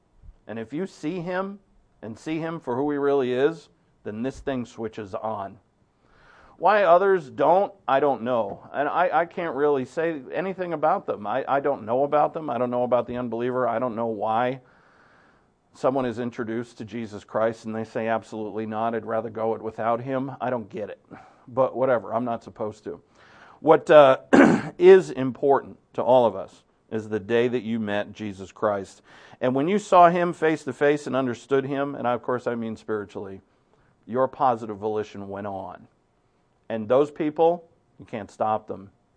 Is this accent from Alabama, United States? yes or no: no; Providence, Rhode Island, United States; I remember there was a beautiful and bless the sacrament church on Academy Avenue in Providence, Rhode Island. That's the church that I grew up in.